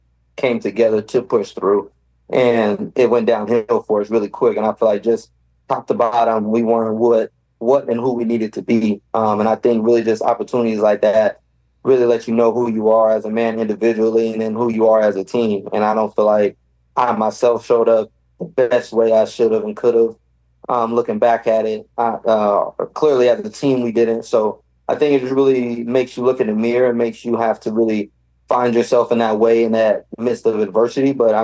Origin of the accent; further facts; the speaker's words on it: Fresno, California, United States; I didn't grow up in a big city. I grew up in Fresno, California. People call it the armpit of California and things like that.